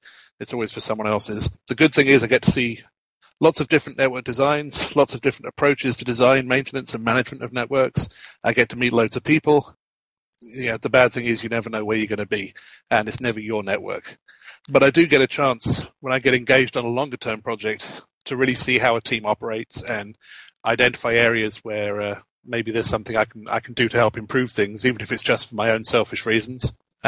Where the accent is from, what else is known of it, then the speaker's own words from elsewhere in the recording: United Kingdom; now in Atlanta, United States; I'm a network consultant. I'm originally from the UK, as you may have gathered from my accent, but I moved out to Atlanta, Georgia a few years ago in the United States.